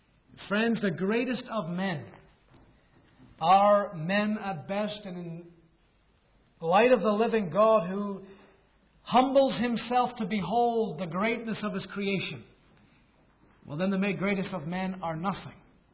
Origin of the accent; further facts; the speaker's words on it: Canada; Growing up in Canada, everybody knew who the great one was.